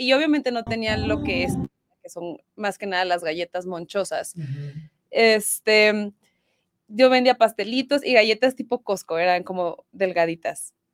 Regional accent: Tijuana, Baja California, Mexico; yo soy de Tijuana, entonces mis papás no estaban acá

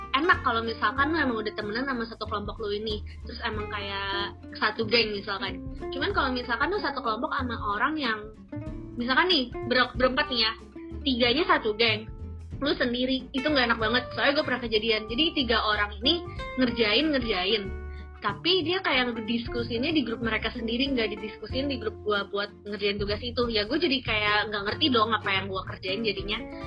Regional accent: South Kalimantan, Indonesia; gue auto disuruh balik ke Banjar kan, gue kan orang Kalimantan nih.

